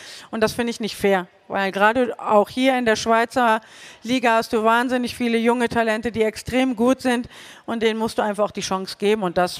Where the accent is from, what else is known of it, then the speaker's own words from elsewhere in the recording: Germany; Ich komme aus Deutschland